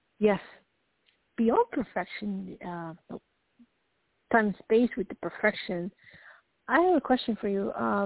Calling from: Colorado, United States; from Colorado.

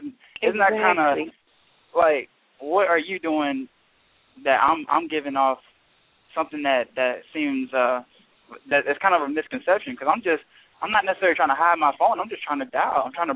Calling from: Tampa, Florida, United States; I'm calling from Tampa, Florida.

